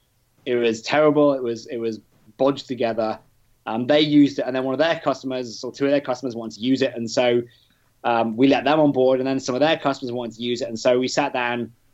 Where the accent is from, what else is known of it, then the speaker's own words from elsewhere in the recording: United Kingdom; now in Australia; I am British. Ran a business here in Australia.